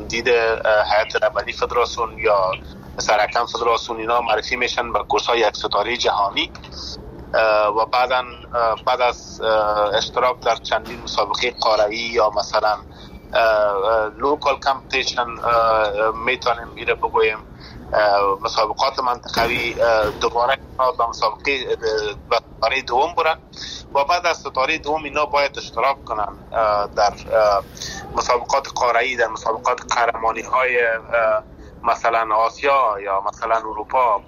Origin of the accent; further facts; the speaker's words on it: Afghanistan; ما در افغانستان زاده شدیم، نان و آب و افغانستان خوردیم